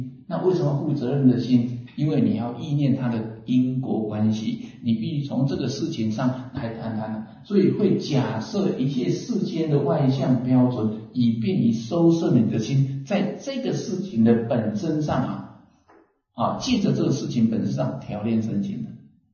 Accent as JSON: {"language": "Chinese", "country": "Taiwan", "said": "以我们台湾人这撞这吸引那里"}